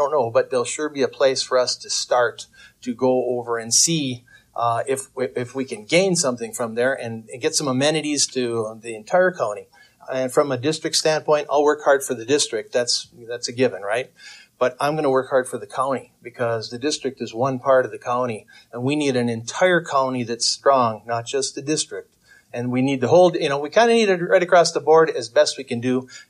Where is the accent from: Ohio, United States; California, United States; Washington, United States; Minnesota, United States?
Minnesota, United States; Fall Lake; also born or lived in Ely; I was born in Ely and raised, pretty much in the town of Fall Lake for my entire life.